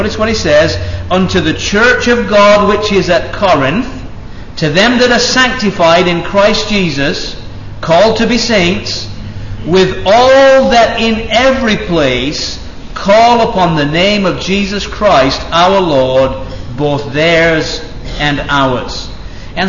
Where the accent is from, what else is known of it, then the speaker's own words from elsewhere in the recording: England, United Kingdom; now in United States; I'm an Englishman, by the way, although I live in America